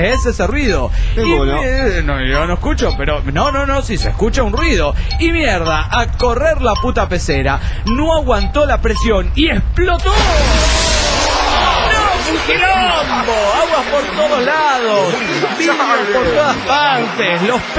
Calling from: Azul, Buenos Aires Province, Argentina; de Azul, Argentina.

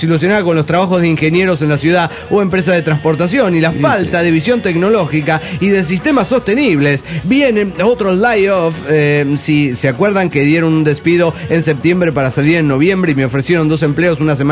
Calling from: Everett, Washington, United States; also born or lived in Peru; de Everett, Washington.

